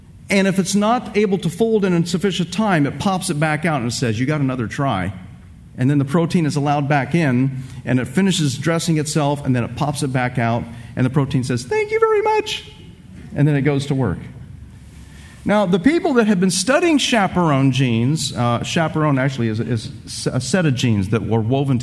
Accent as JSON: {"language": "English", "town": "Tampa", "region": "Florida", "country": "United States", "tie": "born or raised there", "said": "If I were to predict that there would is going to be in my hometown of Tampa, Florida, okay, the area where I live"}